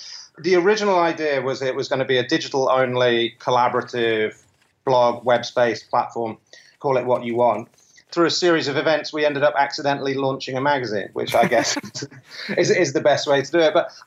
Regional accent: United Kingdom; now in New York, United States; I'm based in New York. I'm British, as you can probably tell.

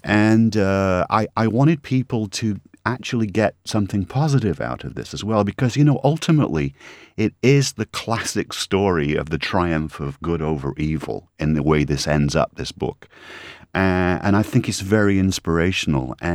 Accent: United Kingdom; accent: cross between British and Canadian; as you can tell from my interesting accent, I'm a cross between Brit and Canadian now.

